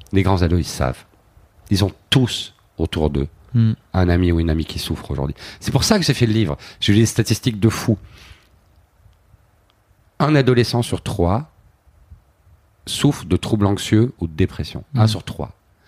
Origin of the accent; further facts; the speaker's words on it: Belgium; Chez nous, en Belgique non plus